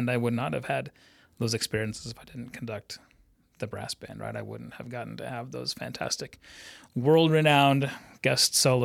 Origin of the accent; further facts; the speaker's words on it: Ames, Iowa, United States; I grew up in Ames, Iowa, and Ames has a very strong community municipal band there.